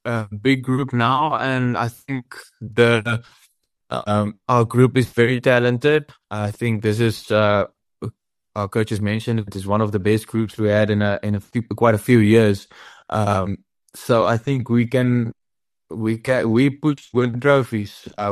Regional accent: Rustenburg, North West, South Africa; I come from Rustenburg. We live on a farm there.

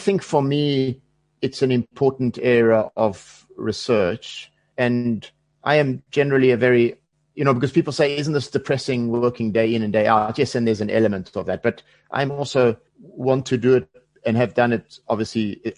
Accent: South Africa; what's fascinating for me as a South African, okay, I've worked for the UN in many places

